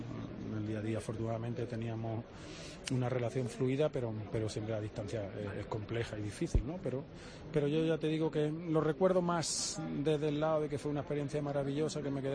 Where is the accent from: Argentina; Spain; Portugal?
Spain; Málaga, Andalusia; por lo que representaba para mí mi tierra